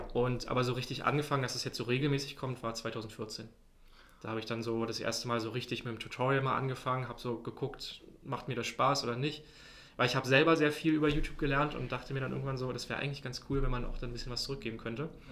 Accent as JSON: {"language": "German", "region": "Berlin", "country": "Germany", "said": "Ich bin jetzt allerdings wohne ich an der Stadtgrenze, also schon in Brandenburg, aber eigentlich ursprünglich aus Berlin, habe auch in Berlin studiert."}